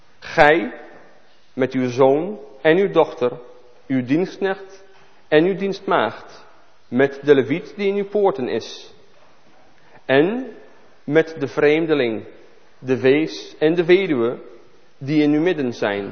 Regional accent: Israel; moved away as an adult; now in Netherlands; getrouwd met een Nederlandse vrouw, Jeanette. Woon nu iets meer dan 10 jaar in Nederland. Mijn eerste 20 jaar, mijn jeugd ligt in Israël, in het ongeloof, in het judaïsme.

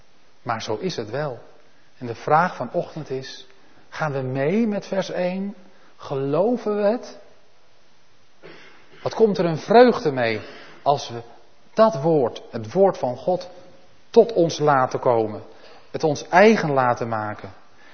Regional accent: North Holland, Netherlands; Want ja, ik kom uit Noord-Holland, dat is ook een land van het water.

